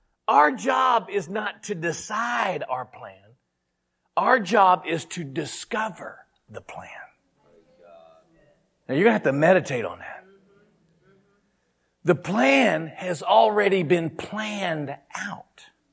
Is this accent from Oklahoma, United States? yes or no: yes; Oklahoma, United States; I grew up in Oklahoma, not real north.